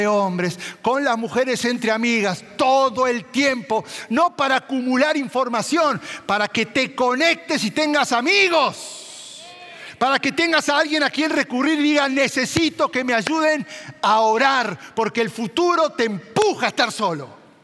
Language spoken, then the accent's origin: Spanish; Argentina; Yo digo, acá yo no hablo porque saben que soy argentino, acá me linchan.